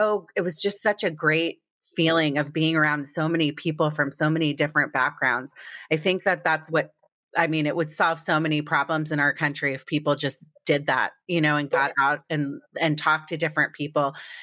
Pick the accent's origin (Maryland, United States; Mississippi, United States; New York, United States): Maryland, United States; Potomac; I grew up in Potomac, Maryland. There was not a whole lot of, like, it was all white people with Volvos, you know?